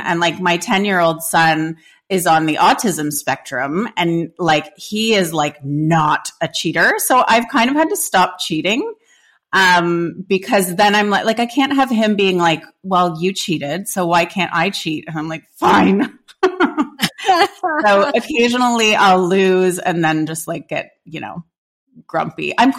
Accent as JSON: {"language": "English", "country": "Canada", "tie": "born or raised there", "said": "I grew up in Canada"}